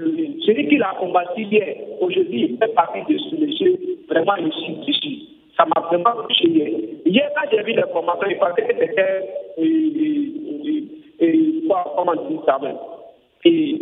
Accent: Senegal; moved away; moi, souvent, je suis loin du Sénégal

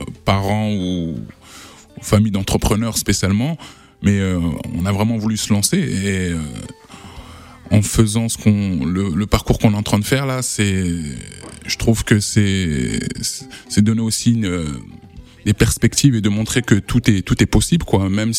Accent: Fosses, Île-de-France, France; on a grandi ensemble à Fos dans le 95.

